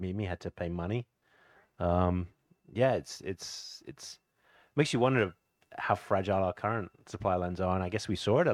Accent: England, United Kingdom; I grew up in England where everyone was always obsessed with World War One, and particularly World War Two

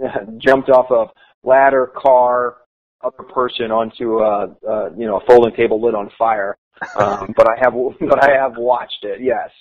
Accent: New York, United States; There's about a medium-sized ski slopes about 25 minutes from where I grew up outside of Buffalo in Holiday Valley.

